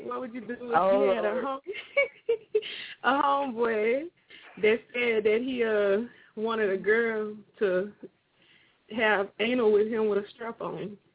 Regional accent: Florida, United States; I'm from Florida. I'm from Florida.

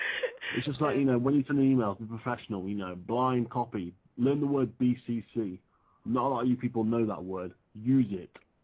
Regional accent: England, United Kingdom; Sorry, I couldn't hear you properly. Just that's me being English.

